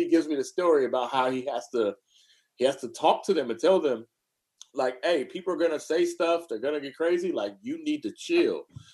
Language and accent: English; Oakland, California, United States; Like, I mean, look, the streets was tough. I grew up in East Oakland.